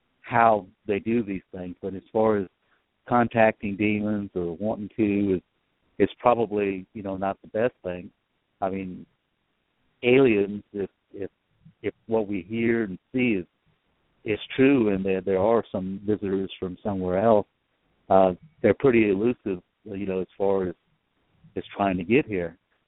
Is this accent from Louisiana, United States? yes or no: yes; Abbeville, Louisiana, United States; I'm originally from Abbeville, Louisiana, which is incidentally where they filmed the remake of The Blob back in '88.